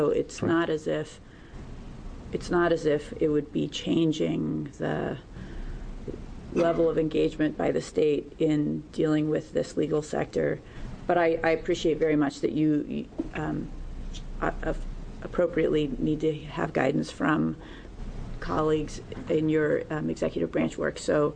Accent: Oregon, United States; When I was growing up in the Rogue Valley

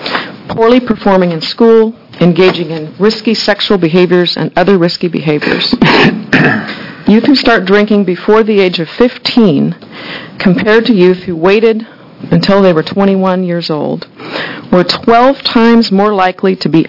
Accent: Oregon, United States; I had the pleasure of growing up in Coos County.

